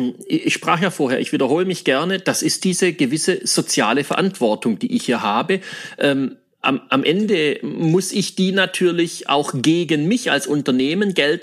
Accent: Baden-Württemberg, Germany; wie man so schön bei uns im Schwabenland sagt, die Katz der Boom nuff.

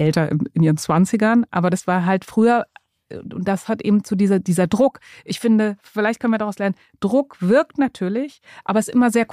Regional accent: Berlin, Germany; ich komme ja aus Berlin, bin da aufgewachsen und habe auch noch ganz viele Freunde aus der Schulzeit

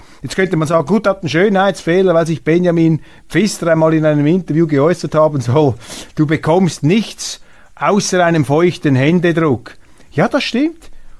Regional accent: Switzerland; Ich wäre froh als Schweizer Bürger, wenn die Medien auch bei den anderen Parteien so genau hinschauen würden

